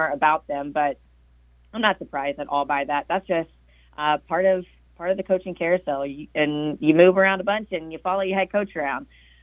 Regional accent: Nashville, Tennessee, United States; also born or lived in Orlando, United States; Since I grew up in Nashville, I think that I really do blame that because I grew up in Nashville.

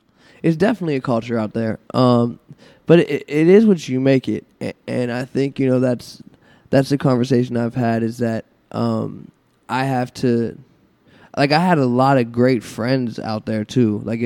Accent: Pittsburgh, Pennsylvania, United States; I'm from Pittsburgh. I need rain.

